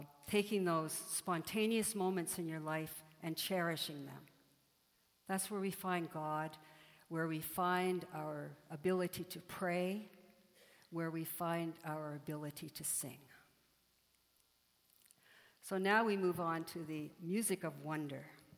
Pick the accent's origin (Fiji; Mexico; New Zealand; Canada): Canada; Nova Scotia; I grew up in Nova Scotia, and we had the ability to skate on the ponds in the winter, and they would freeze.